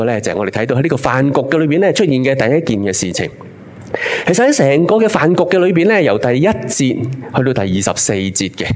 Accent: China; 其实呢作为中国人呢，民以咩食为天，系咪？

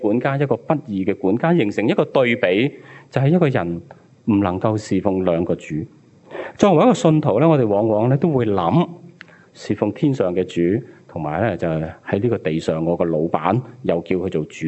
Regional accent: China; 我们中国人的社会，我们就很讲究大同啊、合群啊

